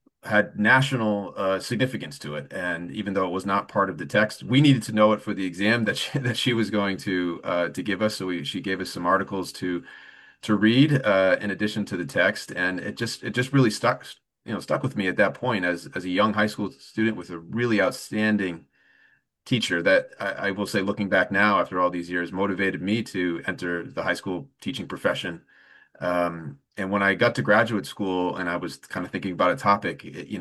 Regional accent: Rhode Island, United States; I grew up in Rhode Island

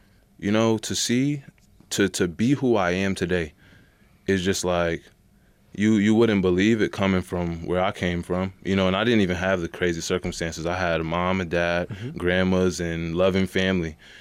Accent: Rochester, New York, United States; I did. I grew up in Rochester, graduated from Bishop Kearney.

